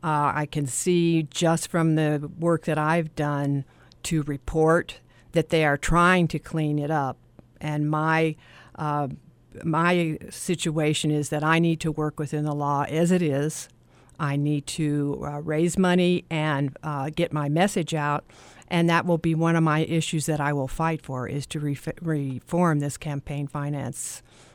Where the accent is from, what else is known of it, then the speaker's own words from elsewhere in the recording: Albuquerque, New Mexico, United States; moved away as an adult; I've lived here for 25 years. After graduating law school, I moved down here from Albuquerque. I was raised in Albuquerque.